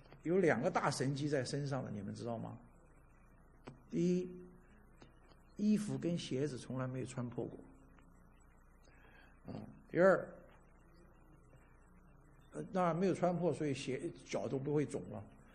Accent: China; 反正就是很对我们中国人来讲是很古老、很古老的时候的那段时间

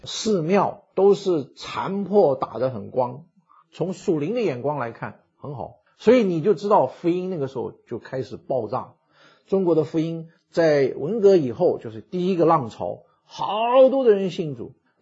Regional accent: Taiwan; 我记得我自己成长的，我回想我在台湾这个环境成长，50年代60年代的时候台湾还是很穷

